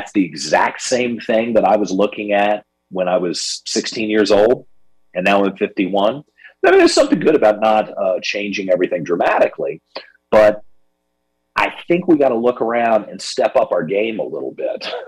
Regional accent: Richmond, Virginia, United States; But one of my observations coming back, and remember, Richmond's my hometown, so I hope you'll take this as a critique rather than an ugly criticism from some out-of-town person who doesn't like you.

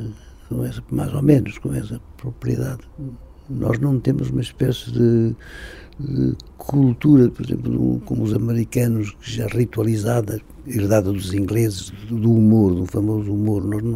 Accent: Norte, Portugal; É mais a parte norte do Minho.

